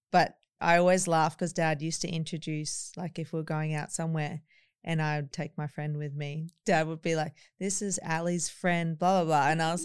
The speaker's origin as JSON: {"language": "English", "town": "Ipswich", "region": "East of England", "country": "United Kingdom", "said": "So like I'd known who she was because we're both from Ipswich."}